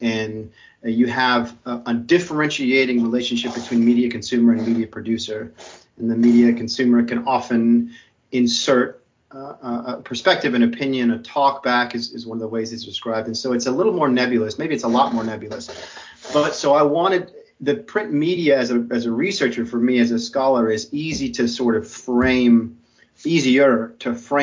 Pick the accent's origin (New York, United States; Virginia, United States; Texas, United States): Texas, United States; San Antonio; we grew up in Texas, and specifically in San Antonio, Texas